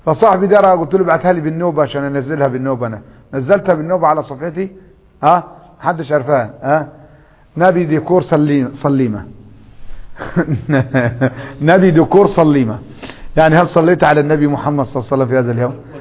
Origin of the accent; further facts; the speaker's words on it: Egypt; تعال عندنا نحن في مصر في السلوم في سيوة لغة لا نعرفها نحن.